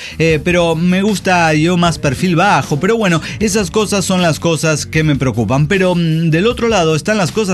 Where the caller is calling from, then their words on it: Santa Fe, Argentina; de Santa Fe, Argentina.